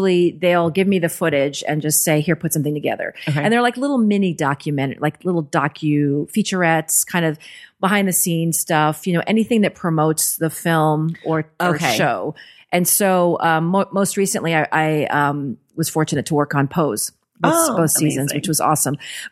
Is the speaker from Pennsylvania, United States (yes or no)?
no; Kentucky, United States; also born or lived in Iraq; now in Los Angeles, United States; I am originally from Iraq. I grew up in Kentucky, and I came to LA after majoring in journalism in undergrad